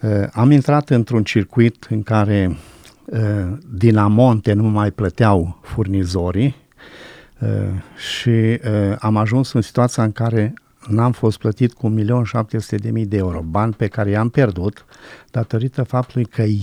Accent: Curtici, Arad County, Romania; La 21 de ani l-am mărturisit pe Dumnezeu în apa botezului în orașul meu natal, în Curtici. Fac parte dintr-o familie de baptiști.

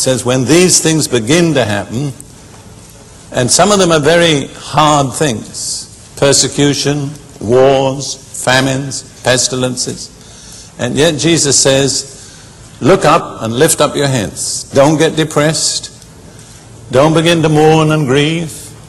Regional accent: United Kingdom; also born or lived in Israel; I can say this being British

